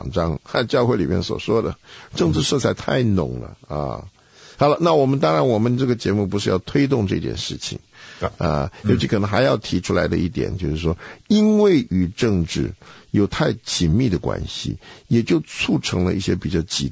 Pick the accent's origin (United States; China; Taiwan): China; 的需要，每一个从中国来的人都是回头